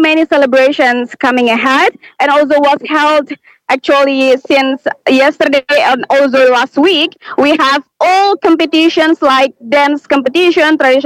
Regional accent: Baubau, Southeast Sulawesi, Indonesia; from Tauti, Sulawesi, Province Baubau City.

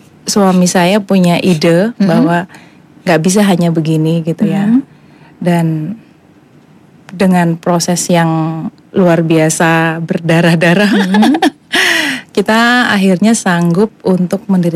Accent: Java, Indonesia; karena kita orang Jawa ya, Kak, jadi saya memakai bahasa Jawa.

